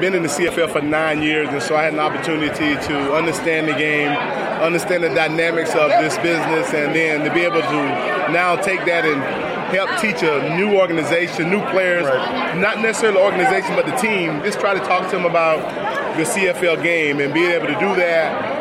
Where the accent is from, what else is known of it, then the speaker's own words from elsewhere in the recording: United States; And for us, that was really neat to have that in the States, right, being American.